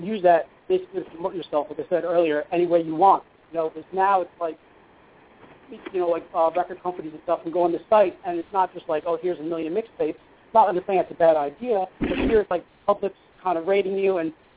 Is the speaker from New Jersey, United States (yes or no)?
yes; New Jersey, United States; I'm from New Jersey.